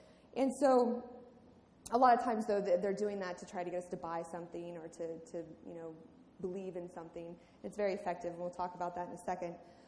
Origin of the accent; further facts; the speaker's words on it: Maryland, United States; now in Pittsburgh, United States; I grew up outside of Baltimore, and I did come here for grad school in 2002 and studied at the University of Pittsburgh.